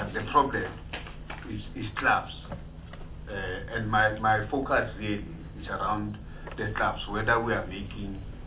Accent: Gauteng, South Africa; because when I grew up, I'm from Gauteng, I grew, there is a Florida Lake.

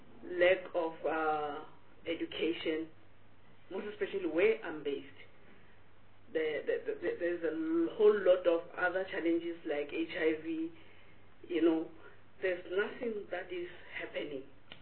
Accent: Limpopo, South Africa; I'm coming from Limpopo. My constituency is rural. I'm sure you know of Senwabarana. That's where I'm coming from. It's very dry.

